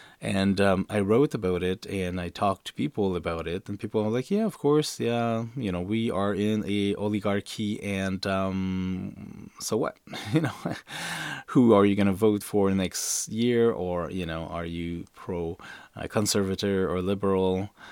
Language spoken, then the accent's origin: English; Canada; but as a Canadian, I feel quite close to the political system.